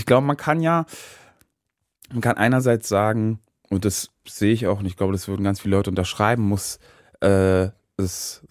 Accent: Brandenburg, Germany; accent: Brandenburg dialect; Ich glaube, man hört das auch so aus meinem Dialekt raus, Brandenburger Dialekt, den man schwer verstecken kann.

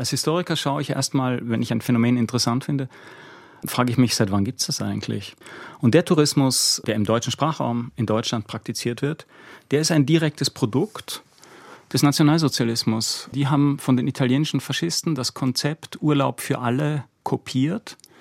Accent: Austria; now in Switzerland; soweit ich das als Österreicher, der in der Schweiz lebt, beurteilen kann.

